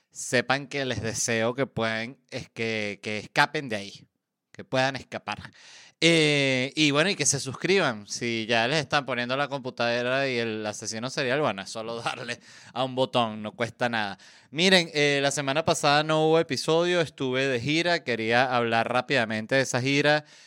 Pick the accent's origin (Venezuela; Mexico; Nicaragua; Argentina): Venezuela; also born or lived in Uruguay; Si bien yo soy venezolano uruguayo